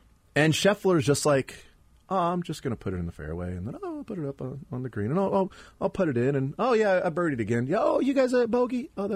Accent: Sweden; English is a second language; Where are you from again? Oh, I'm a Red Raider. I went to Texas Tech. Well, but where originally? Sweden.

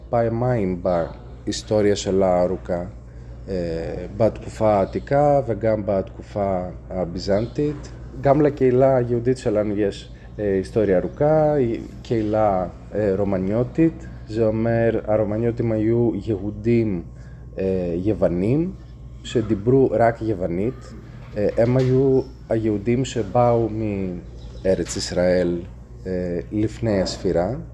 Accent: Arta, Epirus, Greece; born there; Hebrew is a second language; also born or lived in Athens; אני נולדתי בארתא, הייתי באתונה באוניברסיטה, אני עורך דין פה.

